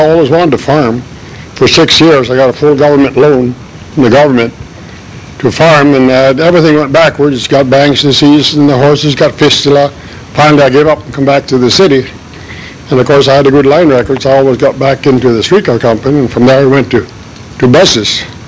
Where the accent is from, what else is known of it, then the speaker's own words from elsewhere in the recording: Wisconsin, United States; also born or lived in Minneapolis, United States; I wasn't raised around here. My home was in Wisconsin. I was born in Minneapolis, but then I was moved to Wisconsin.